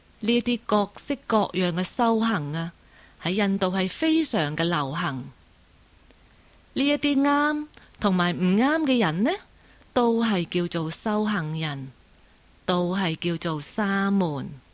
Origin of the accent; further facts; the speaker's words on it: China; 我们中国人对于来拿饭的人是怎么看的呢？